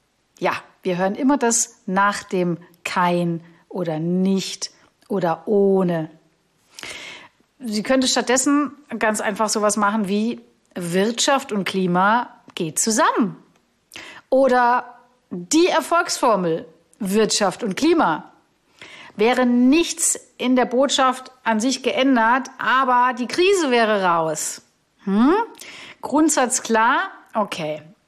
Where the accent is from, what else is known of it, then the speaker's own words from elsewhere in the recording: Augsburg, Bavaria, Germany; da war ich in Augsburg unterwegs, meiner Heimatstadt